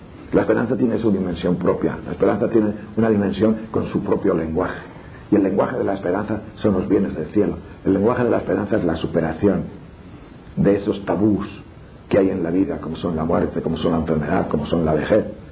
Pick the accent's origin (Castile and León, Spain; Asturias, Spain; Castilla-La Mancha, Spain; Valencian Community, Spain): Castile and León, Spain; Tejerina; pues murió de repente en mi pueblo, aquí en Tejerina, jugando a los bolos